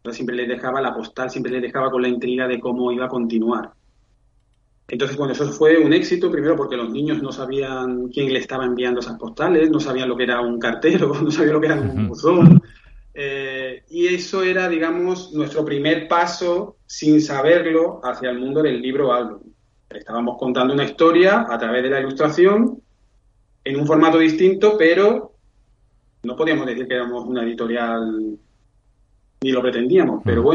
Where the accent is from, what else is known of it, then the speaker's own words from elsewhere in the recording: Seville, Andalusia, Spain; Vale, pues mira, yo soy de Sevilla